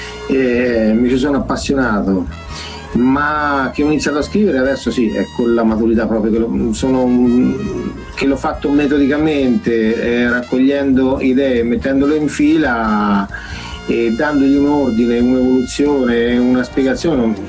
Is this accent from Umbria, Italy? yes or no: yes; Todi, Umbria, Italy; also born or lived in Assisi; Io pensavo di tornare dove ero cresciuto da ragazzo, qui a Todi